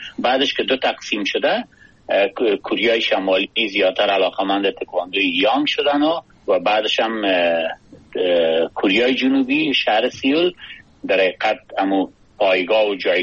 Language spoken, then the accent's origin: Persian; Kabul, Afghanistan; born there; ما دقیقاً 56 سال پیش در یک خانواده فرهنگی در کابل زاده شدیم